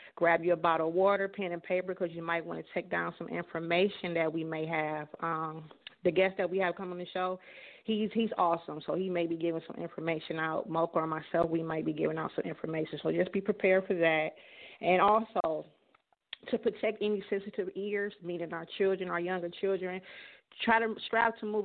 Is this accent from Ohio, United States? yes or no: yes; Cleveland, Ohio, United States; even in my city, I'm from Cleveland, Ohio, in our city, even within the last week, we've had at least 25 shootings.